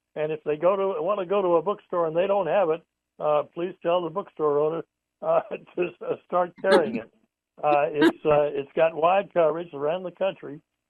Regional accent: Colorado, United States; born there; now in Louisiana, United States; I was born in Colorado, which has gone kind of the wrong way in many respects.

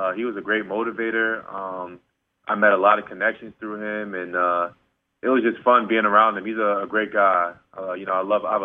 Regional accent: New York City, New York, United States; And just growing up in New York City, and then when you travel to other places, you realize that New York City just has something special with basketball.

